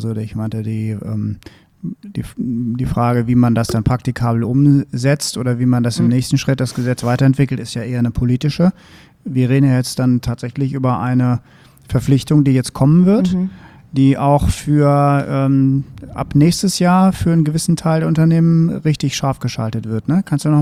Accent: Düsseldorf, North Rhine-Westphalia, Germany; Also ich komme ja aus Düsseldorf

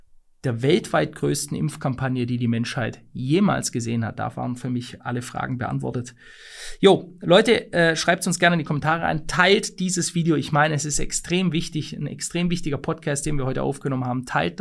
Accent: Germany; moved away; in unserem Land, in meinem Heimatland, meiner alten Heimat Deutschland

